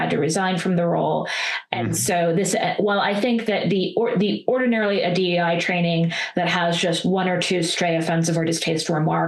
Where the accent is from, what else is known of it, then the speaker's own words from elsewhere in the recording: United States; because I'm an American